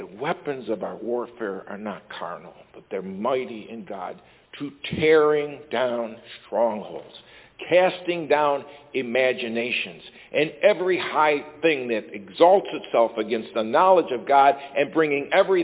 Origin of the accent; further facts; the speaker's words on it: Ireland; I will justify it. I'm Irish. Covers everything.